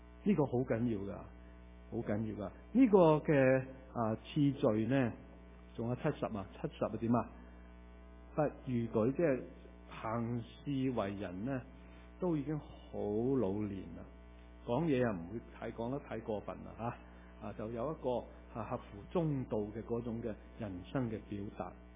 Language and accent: Cantonese; Guangdong, China; 我哋广东人好犀利嘅，咩语言都识嘅。